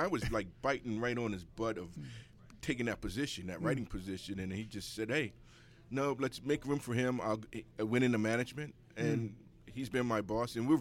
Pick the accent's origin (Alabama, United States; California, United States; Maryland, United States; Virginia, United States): Maryland, United States; Baltimore; I'm from East Baltimore.